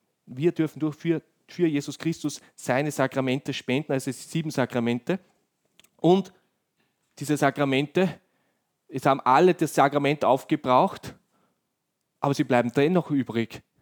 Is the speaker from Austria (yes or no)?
yes; Lower Austria, Austria; Und ich komme aus dem Bezirk Amstetten